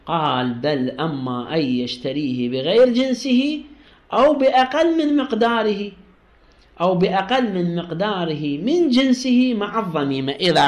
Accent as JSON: {"language": "Arabic", "country": "Iraq", "said": "إحنا كلمة ربع دينار طبعا نستخدمها بالعراق"}